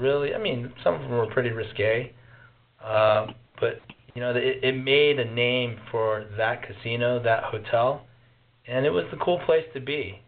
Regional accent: Las Vegas, Nevada, United States; I personally, just growing up in Las Vegas, watched him change the landscape.

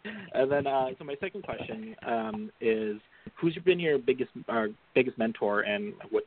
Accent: Las Vegas, Nevada, United States; growing up in Las Vegas, born and raised in Las Vegas and I've worked in the industry for a long time now

